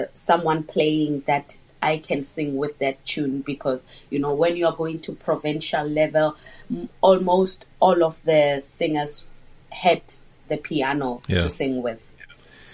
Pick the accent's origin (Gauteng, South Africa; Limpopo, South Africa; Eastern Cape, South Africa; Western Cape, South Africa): Limpopo, South Africa; we come from Limpopo in Lebohomo. So a lot of things were not available.